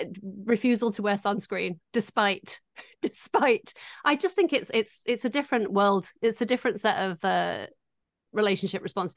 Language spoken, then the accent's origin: English; Doncaster, Yorkshire and the Humber, United Kingdom; And I am also from Doncaster.